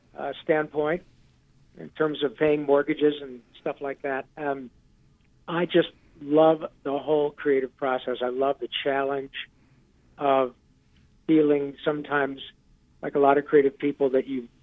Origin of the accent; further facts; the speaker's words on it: Michigan, United States; a kid growing up in Michigan, I wanted to be a hockey player more than anything.